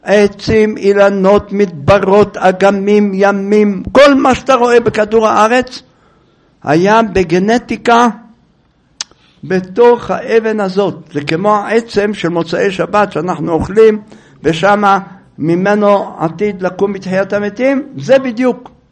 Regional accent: Jerusalem, Jerusalem District, Israel; לכן אני אמרתי לכם, אנחנו ירושלמים.

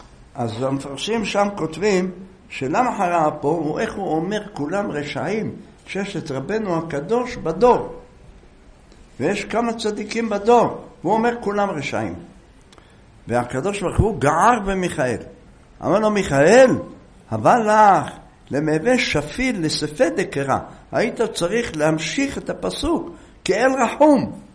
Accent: Jerusalem, Jerusalem District, Israel; אנחנו ירושלמים

